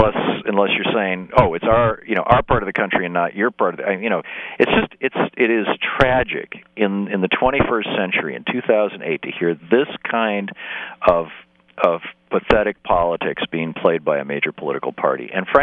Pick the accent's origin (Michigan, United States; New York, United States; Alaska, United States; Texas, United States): Michigan, United States; now in Oregon, United States; and everyone in here in Oregon is a real Oregonian, and, you know, where I grew up in Michigan, everyone there is a real Michigan.